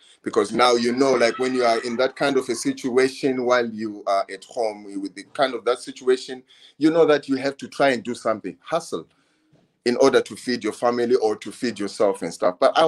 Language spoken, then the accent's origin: English; Zimbabwe; Well, when we were growing up, there were so many legends in our city.